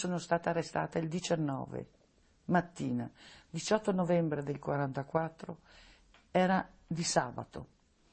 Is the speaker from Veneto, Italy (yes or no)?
yes; Valli del Pasubio, Veneto, Italy; born there; sono nata a Valli del Pasubio, 30 l'11 del 30.